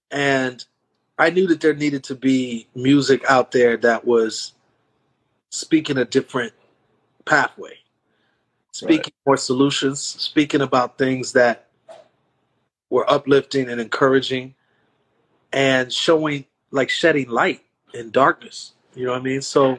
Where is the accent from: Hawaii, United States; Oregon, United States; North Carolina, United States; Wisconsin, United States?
Wisconsin, United States; Milwaukee; You know, I'm from Milwaukee. There's a lot of gang violence there. There's a lot of poverty. It's a lot of oppression.